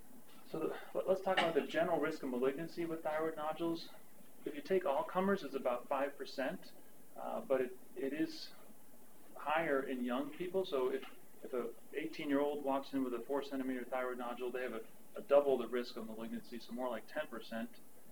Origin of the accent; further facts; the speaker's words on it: Netherlands; but I'm originally from Holland